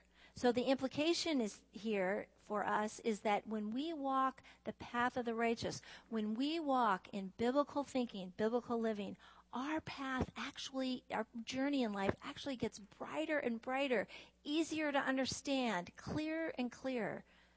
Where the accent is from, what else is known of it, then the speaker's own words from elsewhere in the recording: West Coast, United States; also born or lived in Arizona; I'm from the West Coast and the Southwest.